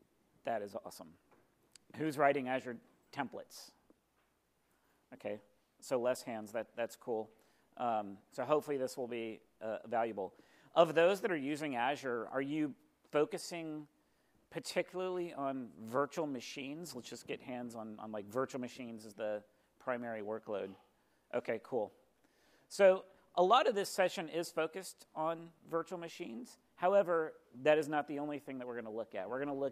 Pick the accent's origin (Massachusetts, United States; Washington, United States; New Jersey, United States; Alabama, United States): Washington, United States; Seattle; I'm from the Seattle area in Washington.